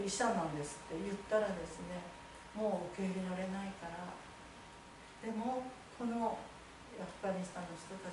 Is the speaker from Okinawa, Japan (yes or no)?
no; Yubari, Hokkaido, Japan; 私の夕張の出身、私は夕張キリスト教会というところで作れたんですが